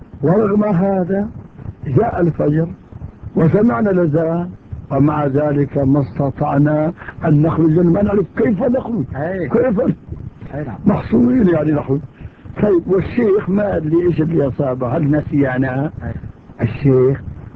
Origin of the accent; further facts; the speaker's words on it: Morocco; نحن تعبنا شوية في داخل المدينة لأن نحن من المغرب